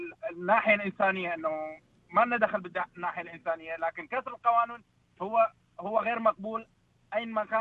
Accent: Iraq; now in Australia; أنا كنت لاجئ رحت قضيت فترة بأحدى دول الجوار أنا من العراق قضيت سنتين ونص

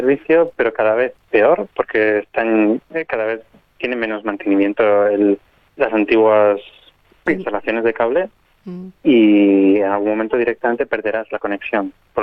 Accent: Spain; now in Australia; aquí en Australia hay muchas casas, no hay muchos apartamentos, como por ejemplo en mi país, en España.

